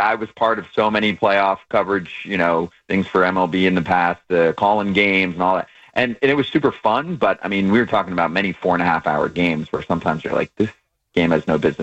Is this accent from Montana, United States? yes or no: no; New Jersey, United States; I'm from Jersey with most of my immediate and extended family as Mets fans.